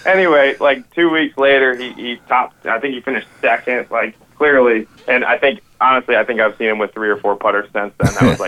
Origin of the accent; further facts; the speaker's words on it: Chicago, Illinois, United States; I grew up in Chicago, and I went to this dual language program from kindergarten through high school